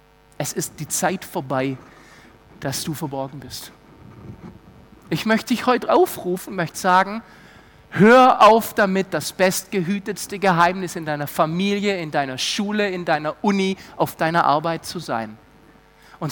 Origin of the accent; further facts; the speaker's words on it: Stuttgart, Baden-Württemberg, Germany; Gut, ich komme aus Stuttgart. Ganz hartes Pflaster.